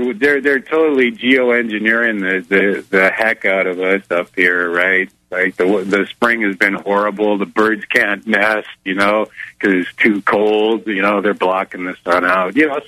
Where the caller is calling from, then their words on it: Canada; and I'm calling from Canada.